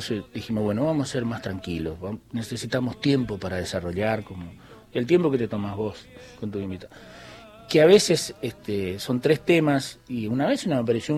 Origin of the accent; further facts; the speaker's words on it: Misiones, Argentina; also born or lived in Santa Fe; Yo nací en Santa Fe, pero nos trasladaron ahí. Algún misionero a veces me dijo, pero vos no sos misionero. Yo digo, mirá, los misioneros nacemos donde se nos da la gana. Yo nací en Santa Fe, ¿viste? Porque vivimos en el medio del monte.